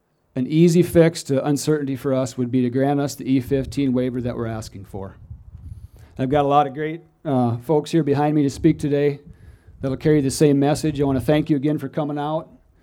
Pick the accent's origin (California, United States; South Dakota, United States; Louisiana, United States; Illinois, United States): South Dakota, United States; Houghton; from Houghton, South Dakota, current president of South Dakota Corn Growers Association